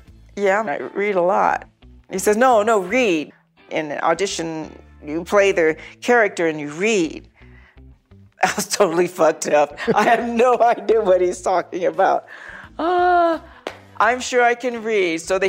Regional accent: Colorado, United States; Where are you from? I'm from Colorado.

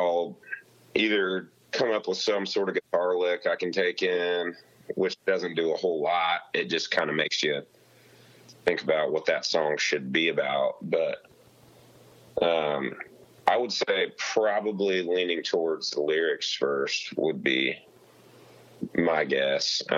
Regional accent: Kansas, United States; he knew I was from Kansas, and he's like, what if it was like kind of like Kansas?

